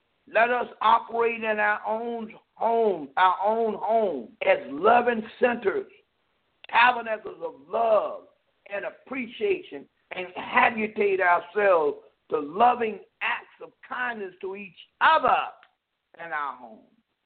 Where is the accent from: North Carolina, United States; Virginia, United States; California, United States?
Virginia, United States; Lynchburg; I have anger that any other African American. I'm from Lynchburg, Virginia.